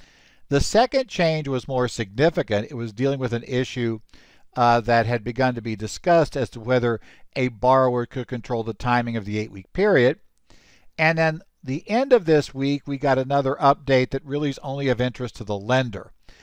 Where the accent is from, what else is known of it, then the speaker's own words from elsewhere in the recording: Phoenix, Arizona, United States; from Phoenix, Arizona